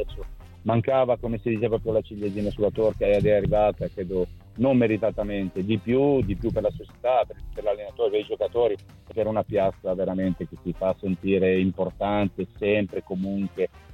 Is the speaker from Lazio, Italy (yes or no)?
no; Ravenna, Emilia-Romagna, Italy; No, io sono di Ravenna, sono vicino, vado spesso